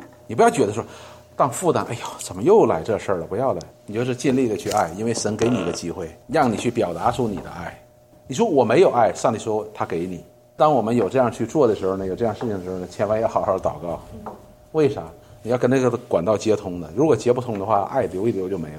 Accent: China; 有很多人都责怪我们中国人

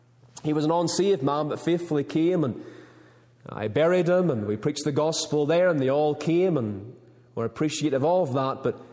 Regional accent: Larne, Northern Ireland, United Kingdom; it's a young person in my hometown, in my town of my calling in Larne there

